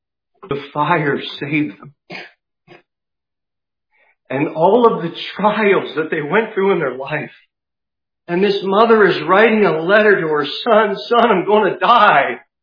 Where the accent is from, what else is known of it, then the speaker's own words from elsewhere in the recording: United States; Look, I care as an American. I care.